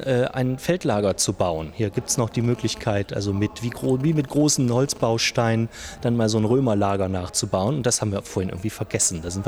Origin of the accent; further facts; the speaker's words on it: Kempen, North Rhine-Westphalia, Germany; ich bin der Vater von Moritz. Und wir kommen wie gesagt aus Kempen am Niederrhein.